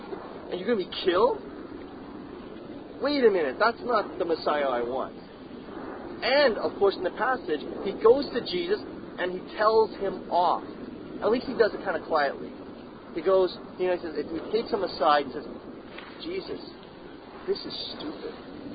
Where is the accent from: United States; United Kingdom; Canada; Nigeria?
Canada; And we're Canadian, right?